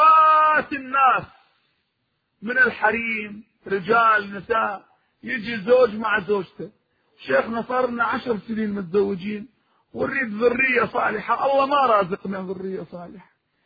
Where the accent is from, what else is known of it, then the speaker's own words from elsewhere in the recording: Iraq; نحن عندنا في العراق في كل مكان